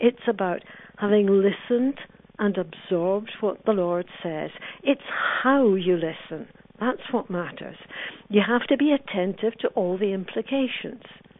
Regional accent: Scotland, United Kingdom; Maybe some at least of these are from the Protestant tradition, because I grew up in the Presbyterian Church of Scotland.

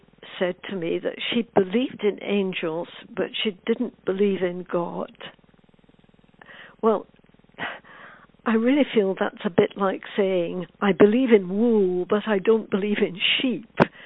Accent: Scotland, United Kingdom; the Bible I grew up with in the Presbyterian Church of Scotland

